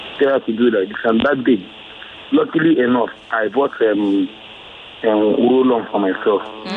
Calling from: Ajegunle, Lagos, Nigeria; from Ajegulu.

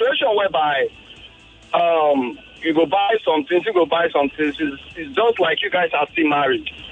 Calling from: Dallas, Texas, United States; I'm calling from Dallas.

